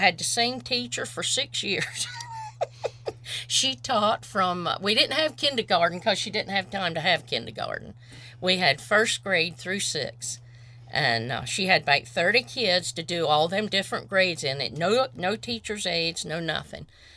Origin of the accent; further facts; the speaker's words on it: Smith Island, Maryland, United States; If Bonnie had a come to the island, we'd have thought she was a movie star, because I tell her how nice she looks.